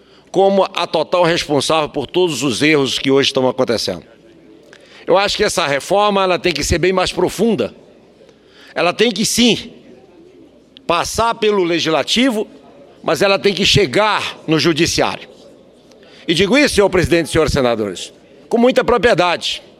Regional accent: Roraima, Brazil; eu como vizinho ali da Venezuela, sou do estado de Roraima

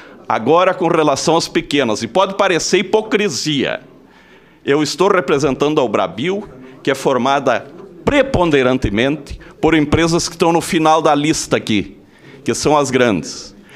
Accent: Erebango, Rio Grande do Sul, Brazil; eu sou natural de Erebango, interior do Rio Grande do Sul, que tem 3 mil habitantes

